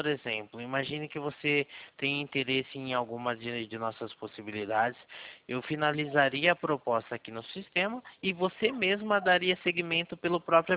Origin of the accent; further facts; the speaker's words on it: Valinhos, São Paulo, Brazil; Eu sou aqui de Valinhos.